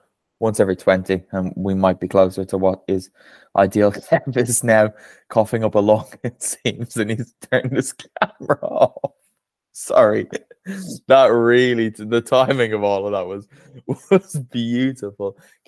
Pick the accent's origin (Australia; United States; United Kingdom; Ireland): Ireland; as an Irishman, I've experienced a lot of rain.